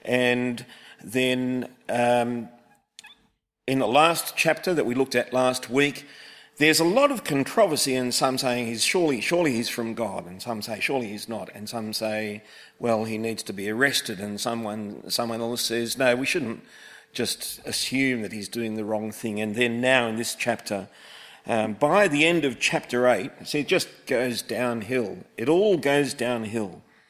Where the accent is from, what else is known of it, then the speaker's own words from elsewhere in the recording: Gladesville, New South Wales, Australia; I'm from Gladesville, 18 minutes that way on a Sunday.